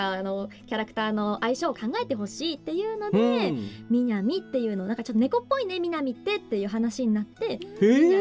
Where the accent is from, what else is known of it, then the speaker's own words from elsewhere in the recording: Kanagawa, Japan; also born or lived in Tokyo; 私は神奈川出身で、一応生まれは東京なんですけど